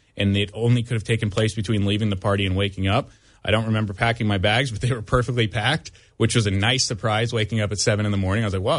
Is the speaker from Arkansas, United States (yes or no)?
no; Los Angeles, California, United States; Where are you from? And I said, L.A.